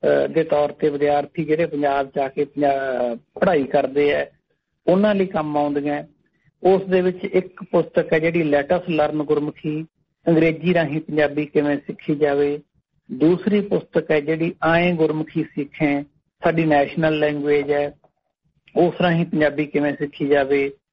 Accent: Maan Wala, Punjab, India; ਮੈਂ ਬੁਨਿਆਦੀ ਤੌਰ ਤੇ ਬਠਿੰਡਾ ਤੋਂ 20-22 ਕਿਲੋਮੀਟਰ ਦਮਦਮਾ ਸਾਹਿਬ ਦੇ ਲਾਗੇ ਮੇਰਾ ਪਿੰਡ ਹੈ ਮਾਣ ਵਾਲਾ

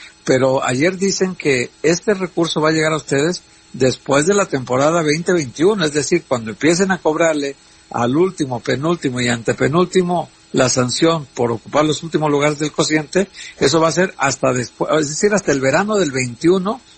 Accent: Guadalajara, Jalisco, Mexico; yo que soy de Guadalajara

